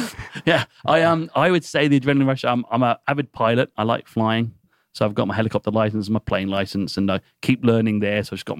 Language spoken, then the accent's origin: English; United Kingdom; now in Atlanta, United States; went back to the UK, which... despite my accent, I'm not from South Georgia. And I went back to the UK